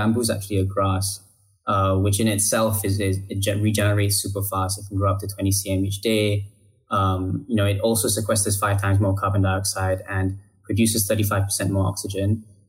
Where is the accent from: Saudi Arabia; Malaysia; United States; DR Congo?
Malaysia; also born or lived in United Kingdom; I'm born and bred in Malaysia. Actually started engineering in the UK.